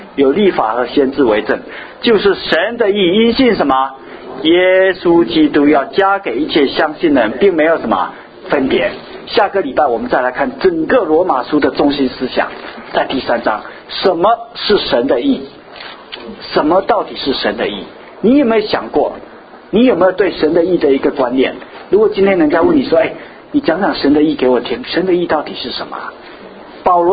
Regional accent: China; 比如说我们中国人来的时候，哎，引用我们古人中国人所说的话

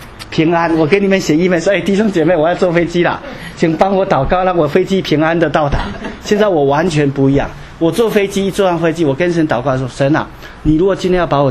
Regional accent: China; 我们今天能活在作为中国人，可以说是我们最幸福的一代

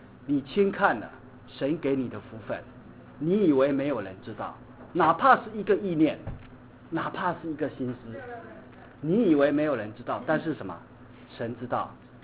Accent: China; 我们中国人经常说我快死了，我累死了，累昏了

